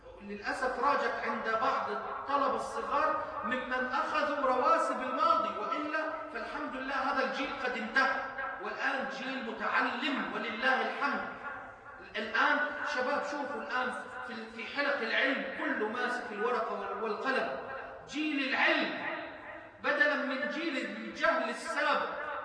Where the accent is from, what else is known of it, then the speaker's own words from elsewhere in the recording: Egypt; عندنا في مصر يروجون لأخذ العلم من الكتب